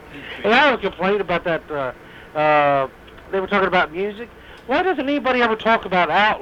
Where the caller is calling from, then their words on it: Cincinnati, Ohio, United States; Cincinnati, down on Fifth Street.